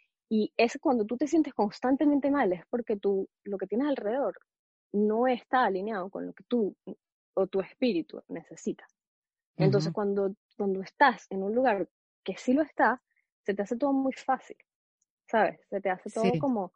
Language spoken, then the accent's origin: Spanish; Venezuela; moved away; aunque nosotras nos criamos en Venezuela